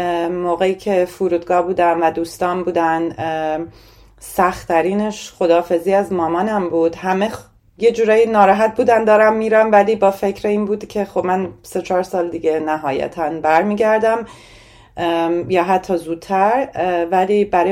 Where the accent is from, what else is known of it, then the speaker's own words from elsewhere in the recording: Iran; moved away as an adult; من وقتی که از ایران اومدم بیرون